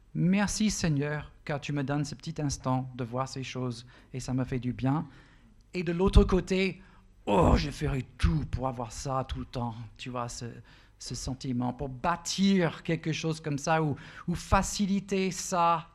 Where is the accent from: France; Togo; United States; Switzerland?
United States; French is a second language; pour moi, en tant qu'Américain d'origine, c'est aussi pour moi, c'est une scène hyper exotique.